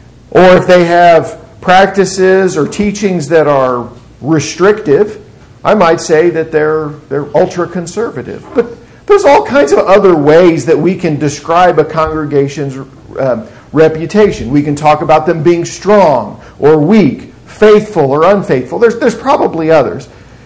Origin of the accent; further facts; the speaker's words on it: Kansas City, United States; Well, because I grew up in Kansas City.